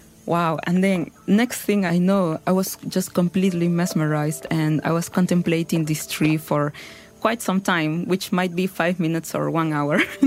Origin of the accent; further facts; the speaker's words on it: Peru; I am original from the Peruvian Amazon.